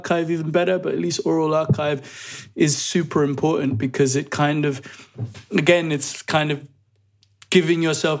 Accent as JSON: {"language": "English", "country": "Nigeria", "tie": "born or raised there", "lives_now": "United Kingdom", "said": "growing up in Nigeria and here in the UK"}